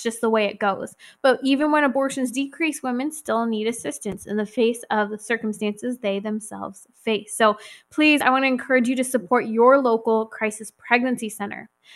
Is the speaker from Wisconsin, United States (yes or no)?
no; Lake Arrowhead, California, United States; I was actually back in my hometown of Lake Arrowhead in the glorious Southern California mountains in San Bernardino.